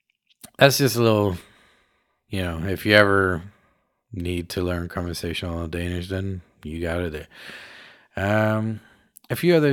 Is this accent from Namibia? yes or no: yes; Namibia; Danish is a second language; now in Denmark; Mine forældre er danskere, men jeg bor her. Min mor bor her, og jeg kommer fra Namibia.